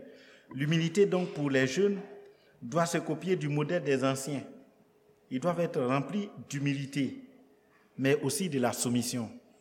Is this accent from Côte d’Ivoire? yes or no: yes; Côte d’Ivoire; Les premiers qui ont commencé à travailler chez nous en Afrique n'avaient pas de bon niveau. On nous disait que notre premier président, Oufou Boigny, a fait que le lycée